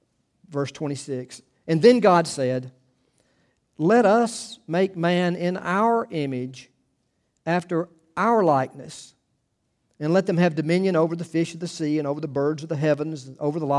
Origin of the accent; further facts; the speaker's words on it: United States; I'm an American, I'm a friendly guy.